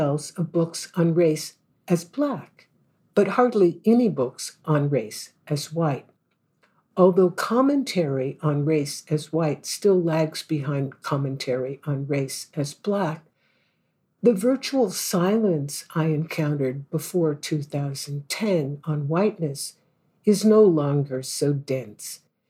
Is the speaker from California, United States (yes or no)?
yes; Oakland, California, United States; also born or lived in France / Ghana; a writer and visual artist with a unique personal history. I'm from Oakland, California, spent decades as a historian